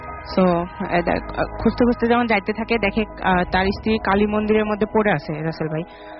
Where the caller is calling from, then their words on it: Rajshahi, Rajshahi Division, Bangladesh; আমি 9টা থেকে আসছিলাম রাজশাহী থেকে।